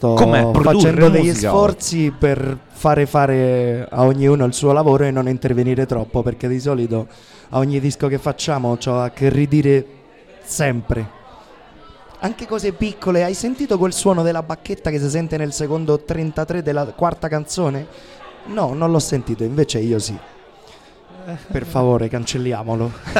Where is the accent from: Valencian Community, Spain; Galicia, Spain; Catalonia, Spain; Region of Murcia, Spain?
Region of Murcia, Spain; Murcia; Italian is a second language; No, io sono spagnolo, de Murcia.